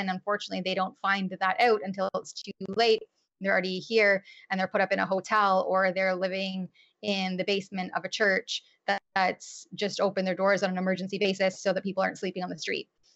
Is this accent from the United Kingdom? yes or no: no; Canada; It's really, really sad to see as a Canadian born and raised.